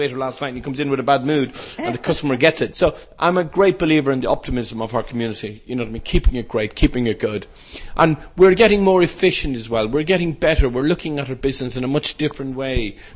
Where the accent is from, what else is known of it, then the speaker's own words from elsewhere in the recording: Dublin, Leinster, Ireland; will Dublin be there in a year and a half time? But we'll see. It's going through a very tough time, my hometown, my home country as well.